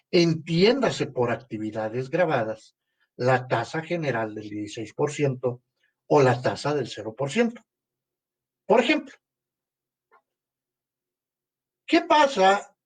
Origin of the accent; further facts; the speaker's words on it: Mexico; Porque somos mexicanos, porque estamos en México